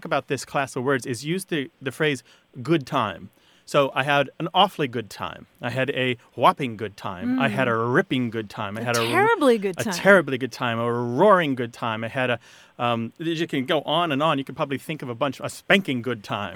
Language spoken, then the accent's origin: English; United States; I'm an American. Give me a break.